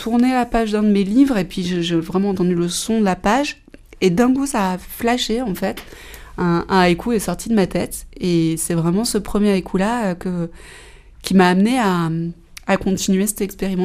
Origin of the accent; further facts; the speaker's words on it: Saint-Pierre-Ville, Auvergne-Rhône-Alpes, France; je suis revenue m'installer en Ardèche à 5 ans. Je suis originaire de Saint-Pierre-Ville.